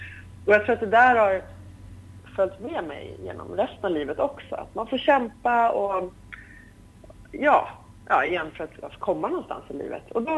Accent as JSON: {"language": "Swedish", "country": "Sweden", "tie": "born there", "said": "jag är då mer född i Sverige, men jag är också halvlibanes. Min pappa är från Libanon."}